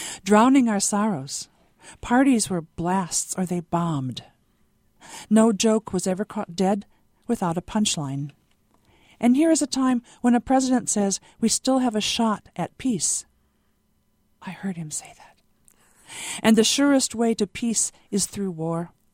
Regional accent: Aurora, Illinois, United States; growing up in Aurora, Illinois, which I did, I had never seen a rattlesnake.

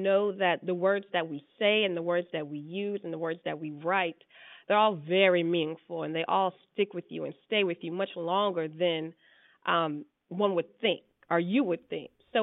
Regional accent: Lafayette, Louisiana, United States; I'm from Lafayette, Louisiana, and it's majority, I could say it's about, let's say, 70-30, with 30 being the minority population. And I remember just being like the only black girl in the classroom

